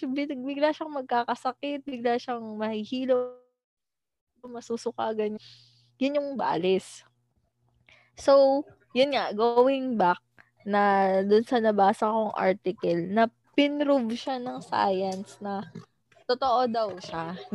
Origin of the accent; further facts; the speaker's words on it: Central Luzon, Philippines; alam mo sa amin sa Bulacan